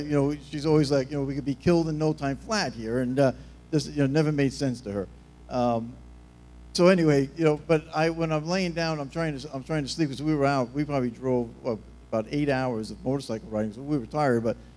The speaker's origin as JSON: {"language": "English", "town": "Long Island", "region": "New York", "country": "United States", "tie": "born or raised there", "said": "I was brought up in the New York metropolitan area on Long Island, New York."}